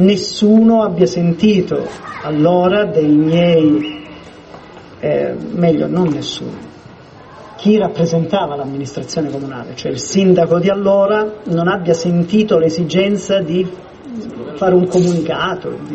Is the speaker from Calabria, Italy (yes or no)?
yes; Polistena, Calabria, Italy; le dico adesso perché sono nel mio paese, sono a Polistena, sono qui che queste cose sono accadute